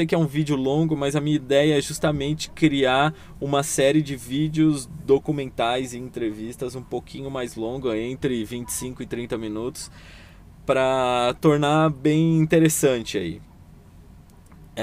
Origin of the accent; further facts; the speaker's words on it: Santo André, São Paulo, Brazil; de novo, sou de Santo André, 1 km, 17 km da capital.